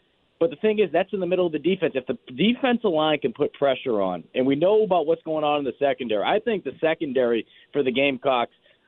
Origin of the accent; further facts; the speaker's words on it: Boston, Massachusetts, United States; I mean, you know, I'm from Boston.